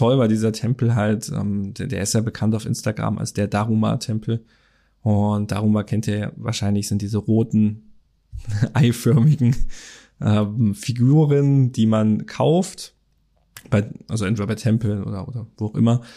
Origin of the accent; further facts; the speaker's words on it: Germany; Aber, also ja, als Deutscher möchte man ja irgendwie alles in Fußballfelder umrechnen.